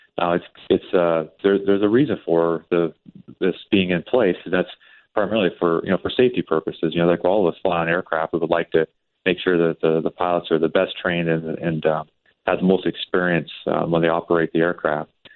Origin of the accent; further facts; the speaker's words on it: Montana, United States; I grew up in Montana, a small, and, you know, Billings was my airline, or my airport.